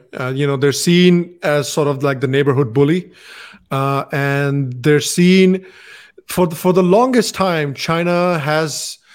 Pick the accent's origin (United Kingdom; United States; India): India; So I was like, oh, you know, give me Indian spicy. I'm from India.